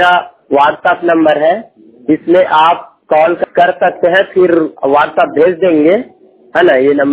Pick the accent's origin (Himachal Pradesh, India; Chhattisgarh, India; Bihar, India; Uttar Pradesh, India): Chhattisgarh, India; मैं छत्तीसगढ़ से हूँ, आप तो जानते हैं ऐसे भी।